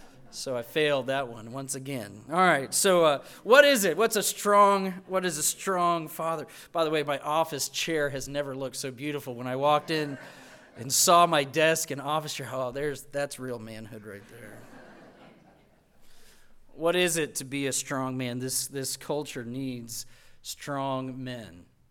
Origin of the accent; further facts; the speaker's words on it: Colorado, United States; now in South Carolina, United States; growing up in Colorado, my picture of a strong man is a man who's definitely wearing flannel and jeans.